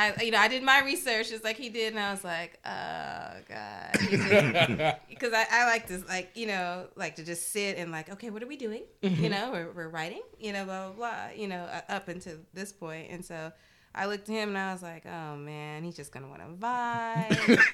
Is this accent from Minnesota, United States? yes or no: no; Oakland, California, United States; I'm from Oakland, so